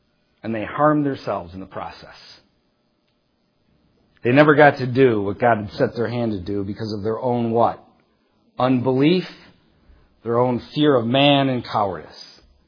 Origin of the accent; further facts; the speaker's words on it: England, United Kingdom; I'm an Englishman, you know. I can't be moved even by a pack of bees.